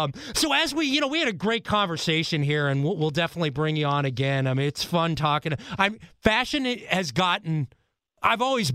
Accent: East Coast, United States; I'm from the East Coast.

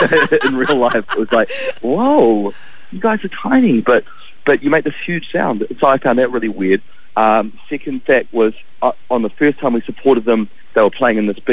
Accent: Wellington, New Zealand; We're from Wellington, but Christchurch is a big part of our story.

